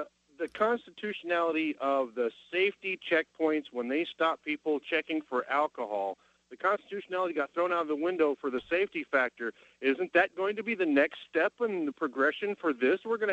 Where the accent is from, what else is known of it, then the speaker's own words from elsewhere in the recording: United States; born there; My mother and father were both born in the United States, and I was born in the United States, so I guess I'm an American.